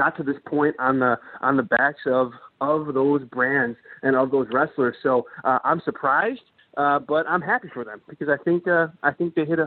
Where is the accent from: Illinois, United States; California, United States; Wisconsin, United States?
Illinois, United States; Chicago; And I'm from Chicago, Greg, and I can tell you the marketing in market here was slim to none